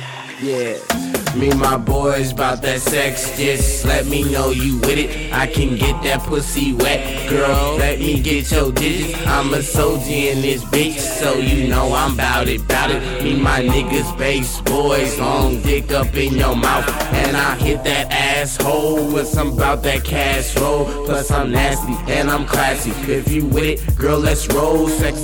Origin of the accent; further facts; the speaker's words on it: Berkeley, California, United States; Because I'm from Berkeley.